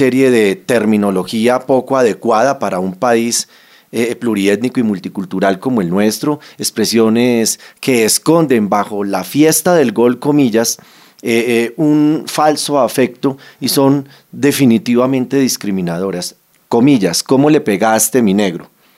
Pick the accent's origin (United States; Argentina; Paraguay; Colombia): Colombia; Eso también muestra cómo somos los colombianos en la victoria